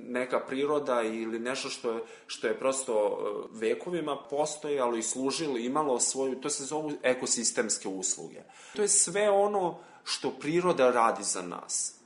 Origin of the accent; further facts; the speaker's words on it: Vojvodina, Serbia; nešto što je kod nas u Vojvodini interesantno, naprimjer, reka Tamiš je jedna od posljednjih reka koja još ima te neke svoje plavne zone